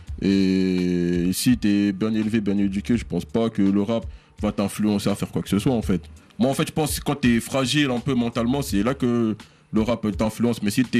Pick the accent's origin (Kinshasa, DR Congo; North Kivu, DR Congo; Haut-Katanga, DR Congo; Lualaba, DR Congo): Kinshasa, DR Congo; born there; je suis albino, c'est quand je suis né à Kinshasa.